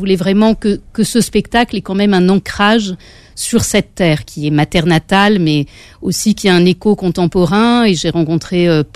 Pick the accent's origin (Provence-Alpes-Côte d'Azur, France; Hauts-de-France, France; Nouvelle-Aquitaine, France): Provence-Alpes-Côte d'Azur, France; Marseille; also born or lived in Algiers, Algeria / Paris region; je suis partie d'Alger, moi, petite, vraiment toute petite, avec ma sœur aînée, qui chante donc avec moi dans le spectacle. Et on a vécu après quelques années à Marseille, puis on est venu en région parisienne.